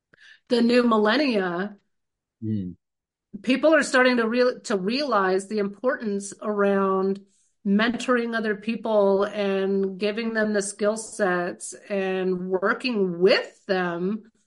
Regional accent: California, United States; I grew up in the 90s too. And I grew up in California.

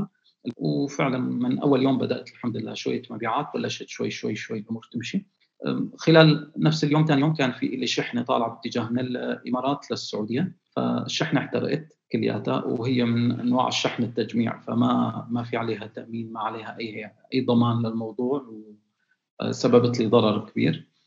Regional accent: Raqqa, Raqqa Governorate, Syria; أنا طبعا من سوريا من الرقة، والمدينة هي مثل ما بقول نحن بنتميز بالموضوع الشعر وموضوع كأمور أدبية.

